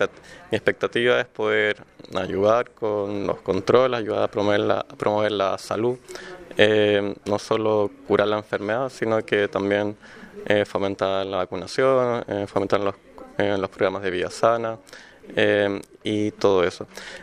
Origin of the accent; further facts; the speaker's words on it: Valdivia, Los Ríos, Chile; yo vengo de Valdivia